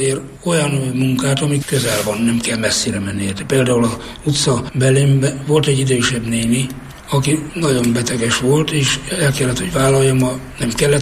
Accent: Nyíradony, Hajdú-Bihar, Hungary; born there; Nyíradonyban, 1950-ben. Régi paraszti világban nőttem fel, ahol benne voltunk a természetben.

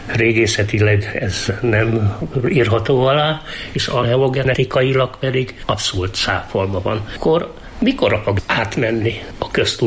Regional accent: Hungary; De mi magyarok vagyunk állítólag, és azok is szeretnék maradni.

